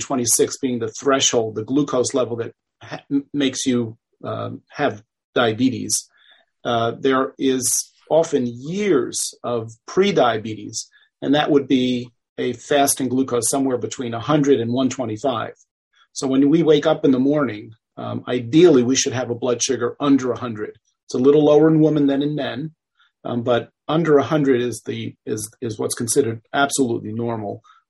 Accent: Bronx, New York, United States; now in Stratford, United States; Well, right now I live in Stratford, Connecticut, just down the road from New Haven, but I'm born and raised in the Bronx, New York.

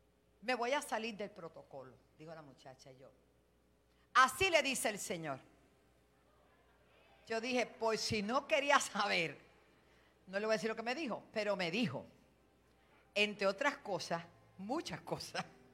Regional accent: Bayamón, Puerto Rico; yo me crié en Bayamón, estamos en la Guardarraya, somos de Toa Alta, de Bayamón y de Puerto Rico.

